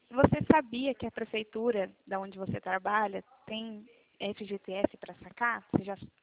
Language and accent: Portuguese; Cornélio Procópio, Paraná, Brazil; Eu sou de Cornélio Procópio do Paraná.